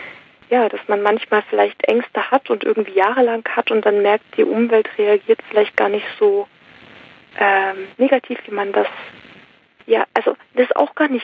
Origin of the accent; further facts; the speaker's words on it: Saxony, Germany; born there; ich bin in Sachsen geboren